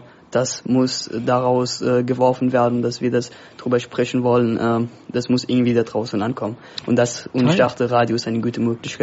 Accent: Afghanistan; German is a second language; now in Germany; Ich komme aus Afghanistan und bin erst seit fast 7 Jahren hier in Deutschland.

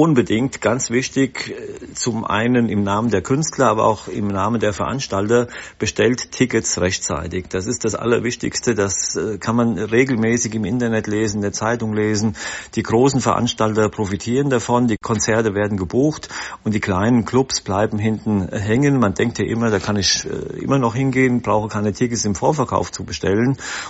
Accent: Hesse, Germany; Die Wetterau ist meine Heimat. Hier bin ich groß geworden.

